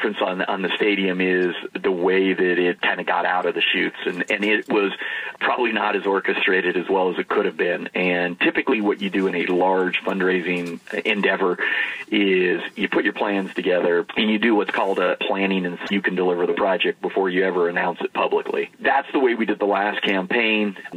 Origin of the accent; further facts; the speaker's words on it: Fort Collins, Colorado, United States; now in Denver, United States; As you said, I grew up and born and raised in Fort Collins, went to CSU.